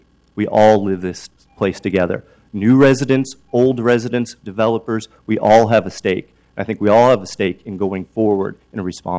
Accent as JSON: {"language": "English", "region": "Oregon", "country": "United States", "said": "I'm from the Beaumont-Wilshire neighborhood"}